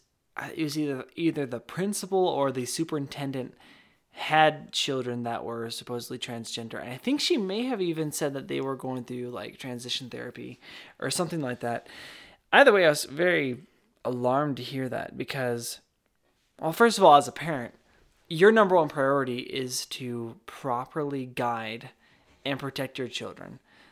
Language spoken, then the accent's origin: English; Wyoming, United States; someone that I know from my hometown, our hometown out in Wyoming.